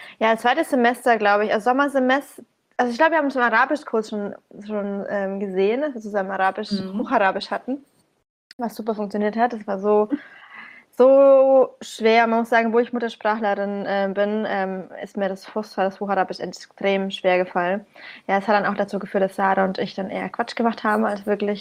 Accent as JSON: {"language": "German", "town": "Bamberg", "region": "Bavaria", "country": "Germany", "tie": "born or raised there", "said": "komme aus dem gebürtigen Frankenland, im schönen, wunderschönen Bamberg."}